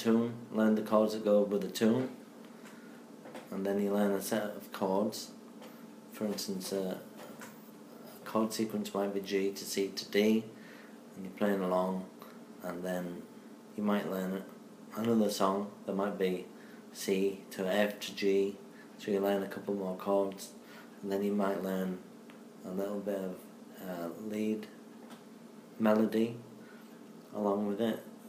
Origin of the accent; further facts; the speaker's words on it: Hull, Yorkshire and the Humber, United Kingdom; I'm 52 years old. I'm from Hull in Yorkshire, England. It's in the northeast of England, on the northeast coast. I was born in 1963.